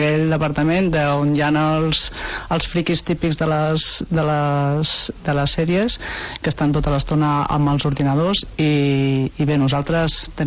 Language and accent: Catalan; Tarragona, Catalonia, Spain; born there; vaig néixer a Tarragona, tinc molta vinculació amb el barri del Serrallo, que els meus avis materns eren del Serrallo